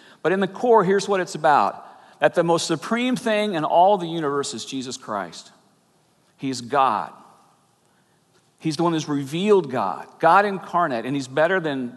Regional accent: the South, United States; Now, most of you know I grew up in the South.

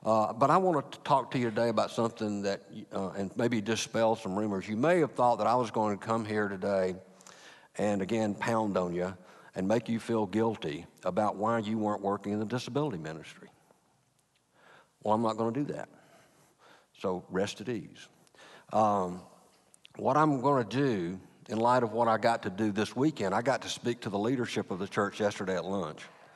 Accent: Atlanta, Georgia, United States; And when we grew up in the South, I don't know if it's true out here in California, this is a true story.

